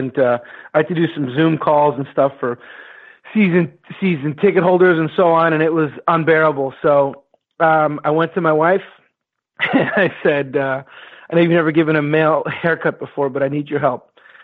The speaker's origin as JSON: {"language": "English", "town": "Montreal", "region": "Quebec", "country": "Canada", "tie": "born or raised there", "said": "I grew up in Montreal"}